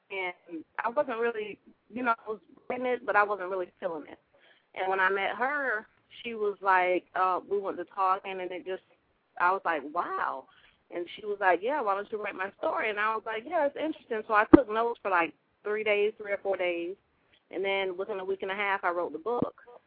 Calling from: Pinellas Park, Florida, United States; I'm calling from Pinellas Park.

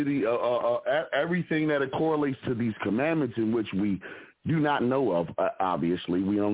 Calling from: Philadelphia, Pennsylvania, United States

